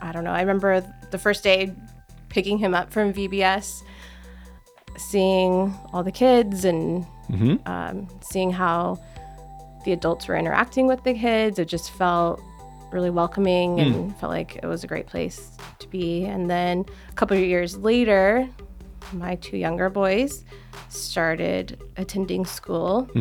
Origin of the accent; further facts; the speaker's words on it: Vacaville, California, United States; also born or lived in Fremont; Well, I grew up in Vacaville.